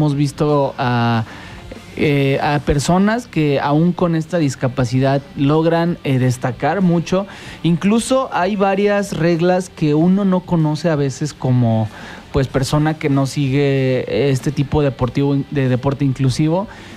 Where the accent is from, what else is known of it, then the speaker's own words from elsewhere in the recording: Mexico; uno como mexicano pues espera, ¿no? Pues que se gane